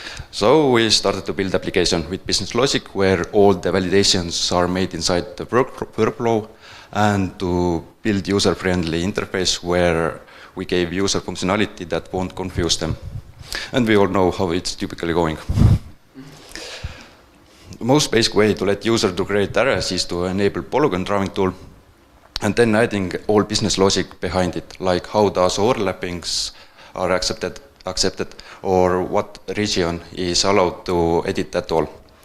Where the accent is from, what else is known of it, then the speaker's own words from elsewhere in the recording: Estonia; English is a second language; I'm from Estonia